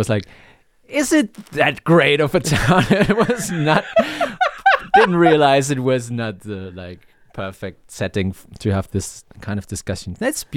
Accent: Regensburg, Bavaria, Germany; Born and raised in Regensburg, where I live now.

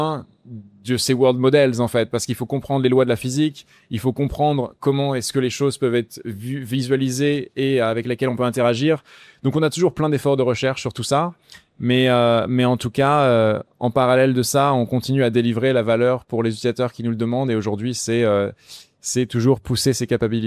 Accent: France; moi, en tant que Français, très fier qu'on ait aussi des labos qui se montent ici

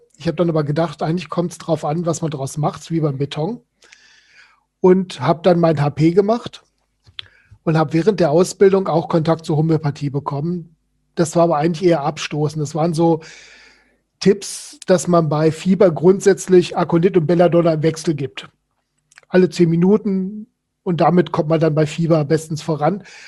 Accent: Germany; Ich komme aus der Nähe von Hessen

